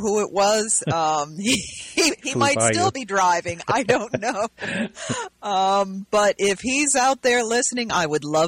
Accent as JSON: {"language": "English", "region": "New York", "country": "United States", "tie": "born or raised there", "said": "growing up in the Hudson Valley, everybody had sightings"}